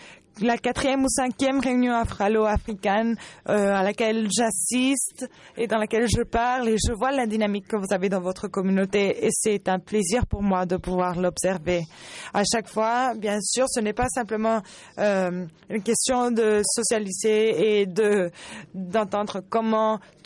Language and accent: French; Botswana; de Botswana, je représente la société Internet.